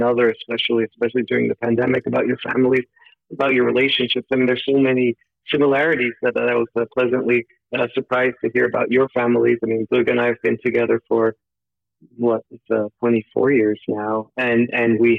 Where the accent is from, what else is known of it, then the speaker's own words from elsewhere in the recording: Turkey; now in United States; It was something that drew us to humanity because of what we saw growing up in Turkey, as Duga mentioned, but then also in America